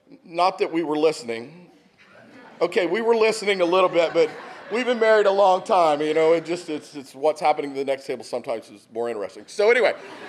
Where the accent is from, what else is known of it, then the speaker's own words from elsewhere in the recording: Texas, United States; It makes me homesick is what it does. Those are my people growing up in Texas.